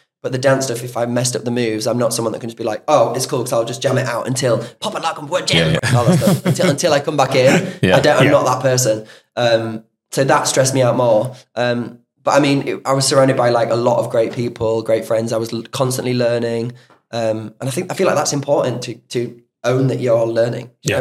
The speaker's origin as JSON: {"language": "English", "country": "United Kingdom", "said": "especially as British people, we go, oh, I'd like"}